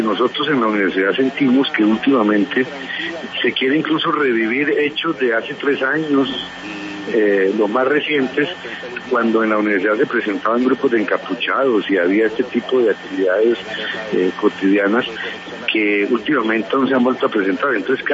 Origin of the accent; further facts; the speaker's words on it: Colombia; nosotros como colombianos o como integrantes de una comunidad universitaria no podemos permitir que se siga estigmatizando la institución